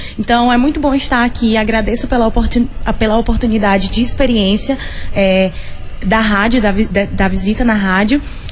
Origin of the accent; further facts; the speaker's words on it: Balsas, Maranhão, Brazil; sou do Maranhão, de Balsas, no Maranhão.